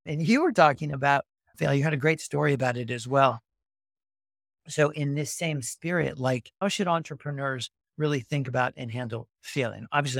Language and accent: English; California, United States; I grew up here in the Bay Area. I've been, you know, surrounded by Silicon Valley forever.